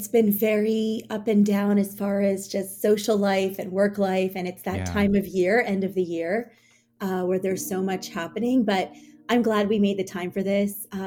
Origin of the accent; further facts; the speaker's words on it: Maryland, United States; also born or lived in New York; I was born in New York and I grew up in Maryland. So I, had immigrant parents from India, and my mom grew up in the States too.